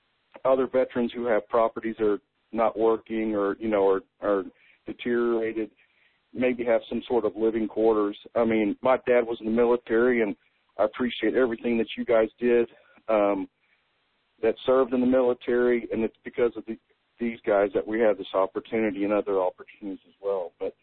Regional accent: Texas, United States; Is I hate horses because I've only ridden twice, and, of course, I'm from Texas, but I've been brushed off by a tree, and then I ended up on the bottom of one in San Antonio.

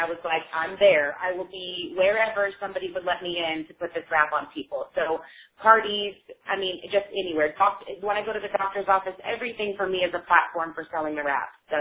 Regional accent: Dallas, Texas, United States; I am from Dallas, Texas.

